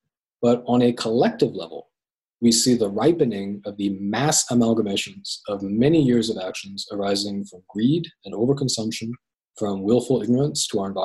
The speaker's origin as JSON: {"language": "English", "country": "United States", "said": "I'm speaking especially right now as an American, in terms of the United States."}